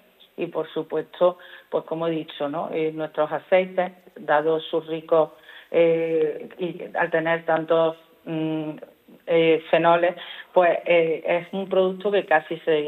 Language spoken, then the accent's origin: Spanish; Montoro, Andalusia, Spain; qué bonito es mi pueblo. Y es verdad, y es bonito nuestro pueblo.